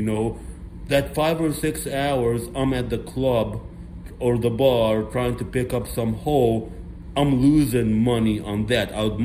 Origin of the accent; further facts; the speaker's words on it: Egypt; I was born in Africa. My DNA is 15% black. Myron Gaines, who I personally met, me and him, we're pretty much from the same country. I'm from Egypt.